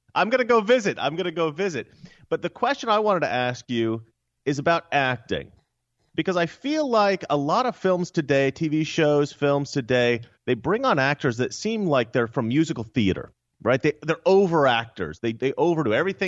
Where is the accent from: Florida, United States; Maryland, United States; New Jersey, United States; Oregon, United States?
Oregon, United States; You know, as a kid growing up in Oregon, I absolutely loved it.